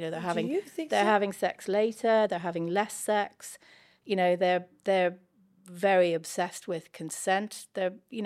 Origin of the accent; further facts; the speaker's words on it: Ireland; I grew up in Ireland. Catholic